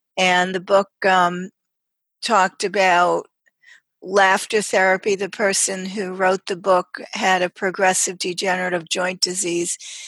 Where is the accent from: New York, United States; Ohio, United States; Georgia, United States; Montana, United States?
New York, United States; New York City; born there; also born or lived in Long Island; Well, I was born in New York City and lived on Long Island in high school, and I came to upstate New York because I like to get away from the crowds